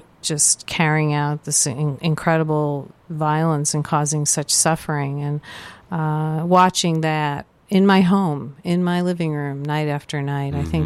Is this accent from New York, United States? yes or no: yes; Brooklyn, New York, United States; I grew up in Brooklyn, New York.